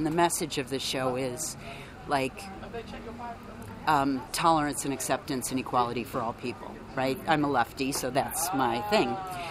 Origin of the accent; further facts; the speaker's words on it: United States; now in Canada; Like, I can move wherever I want. I'm an American.